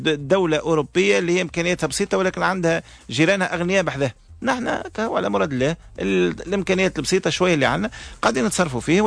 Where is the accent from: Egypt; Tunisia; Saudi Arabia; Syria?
Tunisia; ان نحن كتونسيين قاسين ياسر لانفسنا